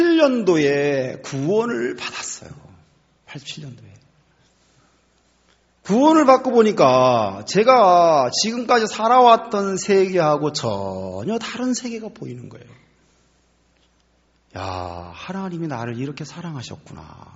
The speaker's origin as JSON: {"language": "Korean", "town": "Cheongju", "region": "North Chungcheong", "country": "South Korea", "said": "저도 청주 사람이고 그 소대장도 청주 사람이에요"}